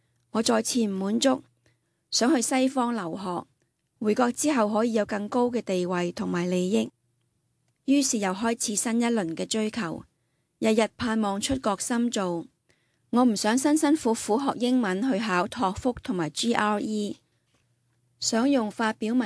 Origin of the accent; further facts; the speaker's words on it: Linyi, Shandong, China; 我出生在山东临沂的一个乡村，屋企里面很多兄弟姊妹，十分的贫穷